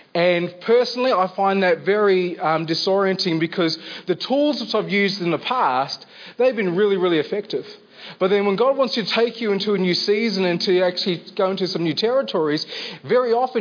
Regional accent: Armidale, New South Wales, Australia; And like I said, I'm from Armidale. So you guys are going to have to shout me down because they're feisty over there.

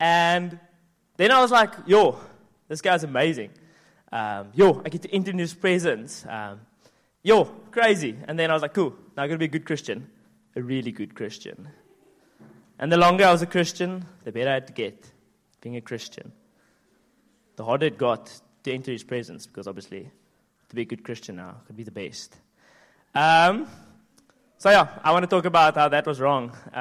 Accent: George, Western Cape, South Africa; I come from George. It's in the Western Cape, which is it's the hood, guys.

